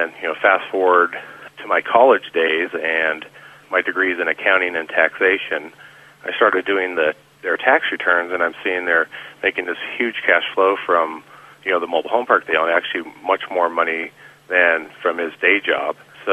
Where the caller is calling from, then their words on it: Cedar Ridge, Colorado, United States; I'm in Cedar Ridge, Colorado. It's on the western slope of Colorado.